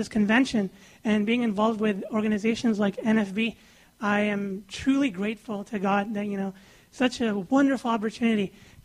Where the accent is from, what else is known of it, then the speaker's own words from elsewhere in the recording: Pakistan; born there; also born or lived in Saudi Arabia; I'm from the East. I was born in Pakistan, and I have lived in Saudi Arabia for a long time. I also consider myself from the West because I've been here for a while as well.